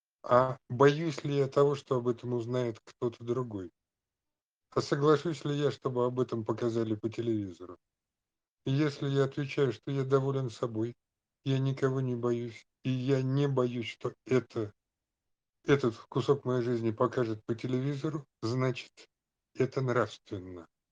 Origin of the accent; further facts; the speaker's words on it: Moscow, Russia; Ну, я коренной москвич